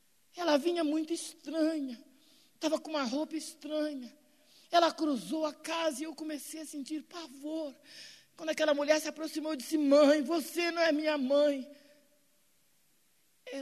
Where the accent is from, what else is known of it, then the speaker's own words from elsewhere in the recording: Rio de Janeiro, Brazil; Eu sou carioca da Gávea.